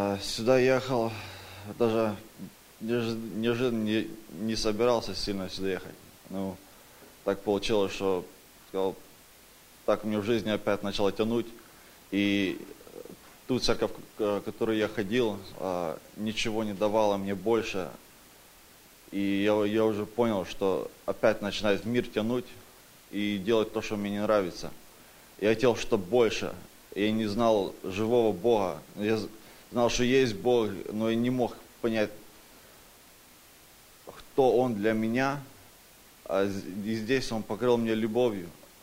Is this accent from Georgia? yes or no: no; Portland, Oregon, United States; я из Портленда.